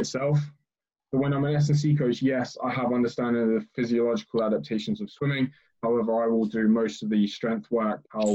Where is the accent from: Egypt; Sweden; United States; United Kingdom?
United Kingdom; England; Because growing up in England, everyone who wants to be an S&C or sports tends to want to go into football.